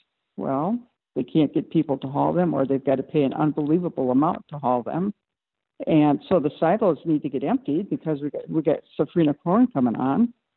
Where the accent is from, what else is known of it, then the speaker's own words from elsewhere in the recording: Wisconsin, United States; And I didn't grow up in the Madison area, which is where they raise a lot of grain. I grew up in Derry area, and the beans are just outstanding.